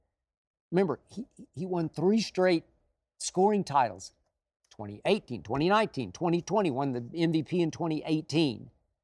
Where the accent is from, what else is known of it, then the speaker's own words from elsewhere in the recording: Oklahoma City, Oklahoma, United States; They were teammates on the Oklahoma City Thunder, speaking of my hometown.